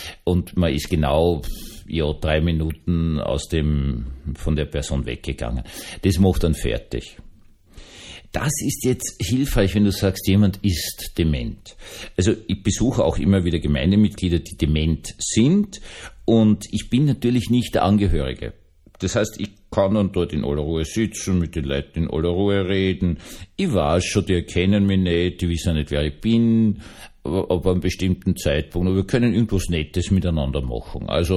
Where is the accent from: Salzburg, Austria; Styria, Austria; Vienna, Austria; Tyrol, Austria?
Vienna, Austria; ich bin Wiener, also ich sage natürlich in Wirklichkeit Pickerl